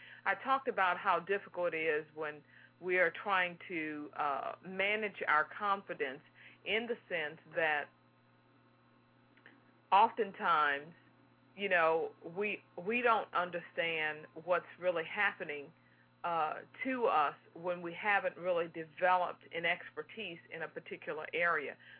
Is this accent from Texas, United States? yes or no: yes; Houston, Texas, United States